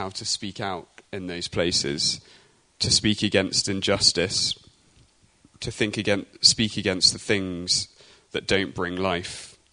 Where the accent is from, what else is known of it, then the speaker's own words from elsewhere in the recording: Basingstoke, South East England, United Kingdom; I'm from Basingstoke, and it reminded me of the Basingstoke riots.